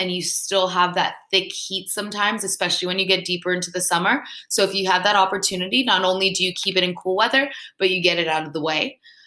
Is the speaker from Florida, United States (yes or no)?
yes; Miami, Florida, United States; and I'm from Miami, so I am used to working out in not just high heat, but really, really high, thick humidity.